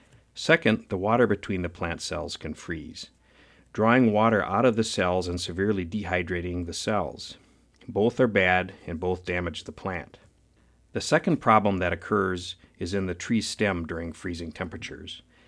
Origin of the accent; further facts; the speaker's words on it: Wisconsin, United States; I can't say cold because I'm from Wisconsin and the temperatures have to fall into the minus 20s before I'll admit that it's cold outside.